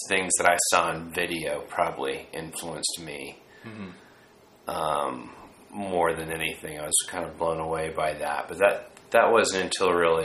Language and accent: English; Little Rock, Arkansas, United States; And I was from Little Rock, Arkansas, so it didn't even occur to me that I could, as much as I love those things